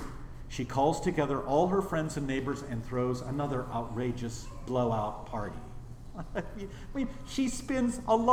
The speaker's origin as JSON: {"language": "English", "region": "Wyoming", "country": "United States", "tie": "born or raised there", "said": "I grew up in Wyoming. I know a little bit about sheep and shepherding. In fact, we were the Glen Rock herders, the sheep herders."}